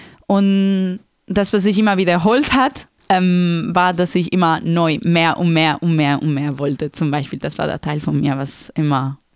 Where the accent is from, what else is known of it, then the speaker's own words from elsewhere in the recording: Granada, Andalusia, Spain; moved away as an adult; Granada ist meine Heimat. Mhm. Immerhin bin ich ja 18 Jahre da gewesen.